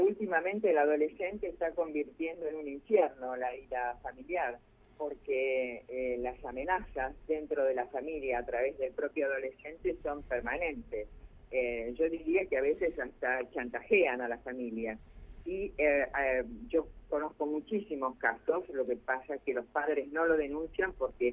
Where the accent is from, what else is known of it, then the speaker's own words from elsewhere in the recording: Santa Fe, Argentina; pero yo soy una santafesina más.